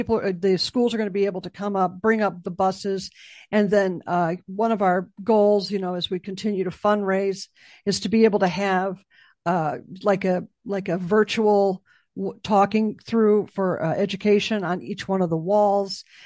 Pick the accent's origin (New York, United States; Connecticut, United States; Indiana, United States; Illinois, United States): Illinois, United States; Chicago; Yeah, I'm from Chicago, so.